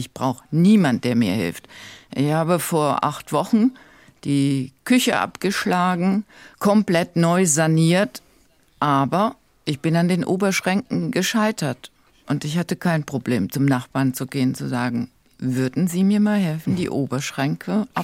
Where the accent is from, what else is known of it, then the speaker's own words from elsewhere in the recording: Baden-Württemberg, Germany; Ich komme ja nun aus Baden-Württemberg.